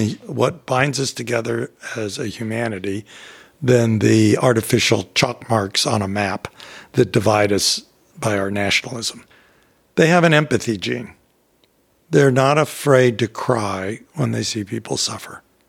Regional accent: United States; the American government, which is the one I feel comfortable knowing about and criticizing because I'm an American.

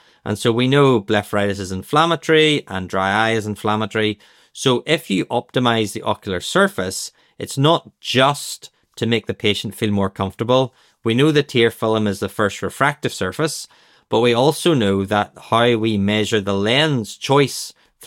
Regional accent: Northern Ireland, United Kingdom; accent: Northern Irish; with my Northern Ireland accent

